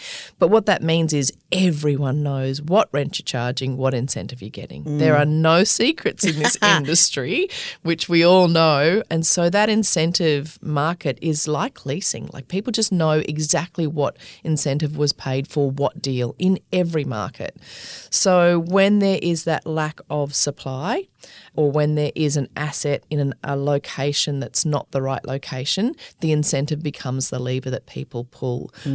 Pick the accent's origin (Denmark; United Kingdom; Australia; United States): Australia; Queensland; Yeah, I love it. It's my home state.